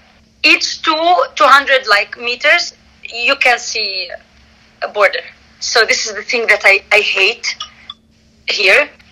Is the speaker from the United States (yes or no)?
no; Jericho, West Bank, Palestine; a Palestinian girl. I'm from Jericho. It's the oldest city in the whole world.